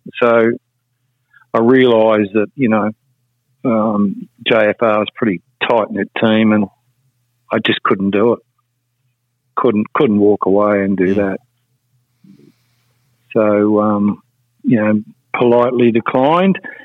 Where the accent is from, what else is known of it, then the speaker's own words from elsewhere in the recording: New Zealand; and being Kiwi.